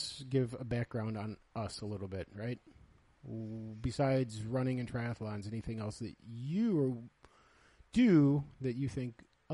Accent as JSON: {"language": "English", "region": "New York", "country": "United States", "tie": "born or raised there", "also_born_or_lived": "Arizona", "said": "I was born in Arizona, then we moved to New York. I say New York, it's not New York City."}